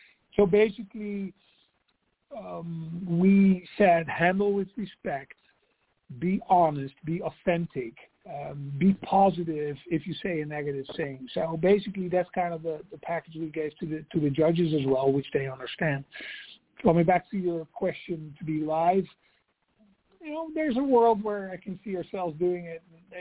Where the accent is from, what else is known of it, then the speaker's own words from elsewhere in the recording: Netherlands; I come from the Netherlands originally, produced a lot of shows all over the world.